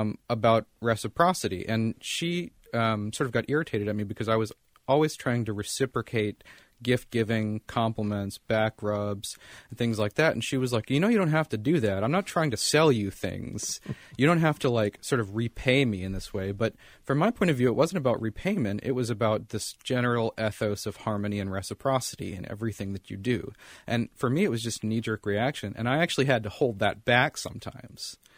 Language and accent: English; Alabama, United States; Because I grew up in Alabama off the Quala boundary, and from Alabama to North Carolina wasn't that different.